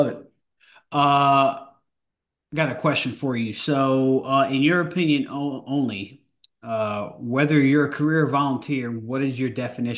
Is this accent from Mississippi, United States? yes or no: no; New York, United States; I'm from the New York area, so I've heard of Camden